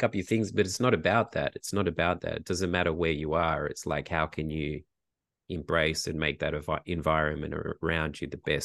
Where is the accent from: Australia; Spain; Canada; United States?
Australia; he's a German guy who did far more than I did as an Australian.